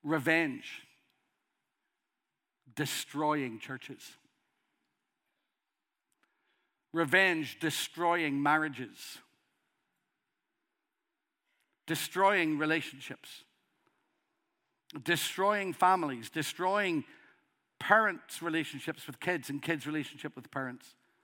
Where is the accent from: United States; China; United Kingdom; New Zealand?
United Kingdom; Northern Ireland; I am from Northern Ireland. Did you notice? Sometimes people say to me, what's your accent? And I'll say, I don't have an accent. I have a dialect. Of course, I have an accent.